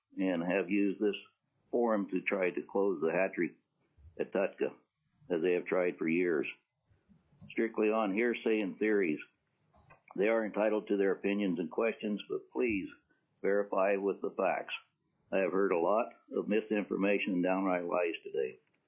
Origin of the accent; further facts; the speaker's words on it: Clam Gulch, Alaska, United States; I'm from Clam Gulch, Alaska, and I am representing myself.